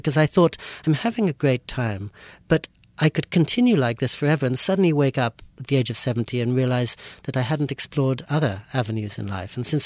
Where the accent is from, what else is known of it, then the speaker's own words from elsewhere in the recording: England, United Kingdom; accent: English; moved away as an adult; also born or lived in India; now in California, United States; you'd see my Indian face, but I've never lived in India. I'm not really at home there. And you probably hear England in my voice, and that I grew up in England for 21 years, but I don't know if that's really my home.